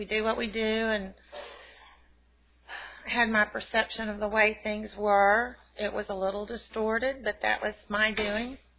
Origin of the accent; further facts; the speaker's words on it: Dumas, Texas, United States; Well, I come from West Texas. I was born in Amarillo and grew up in a little place called Dumas, Texas.